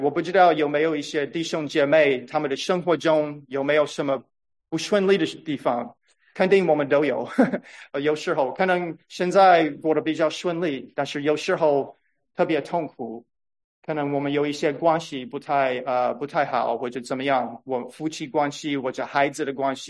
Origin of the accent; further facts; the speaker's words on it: United States; 虽然我在美国长大，我觉得美国很有意思